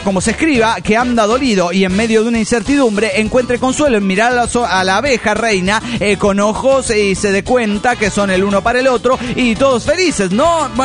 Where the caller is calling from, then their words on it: Tapachula, Chiapas, Mexico; Hola, ¿qué tal? Saludos desde Tapachula, Chiapas.